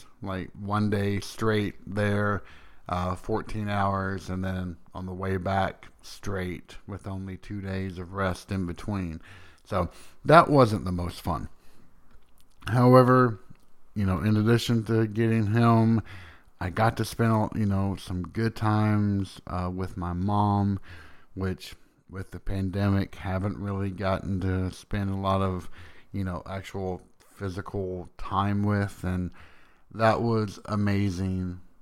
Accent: Tennessee, United States; Even though I am from Tennessee, which, while not the most extreme of locations, is well known for its hot weather

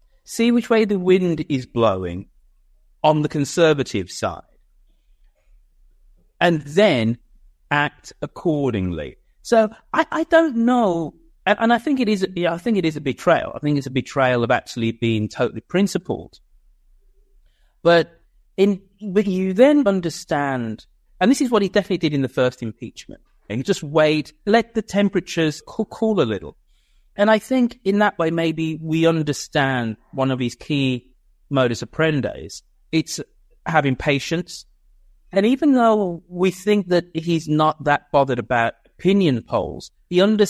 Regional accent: United Kingdom; I'm a Brit who spends half my year in California

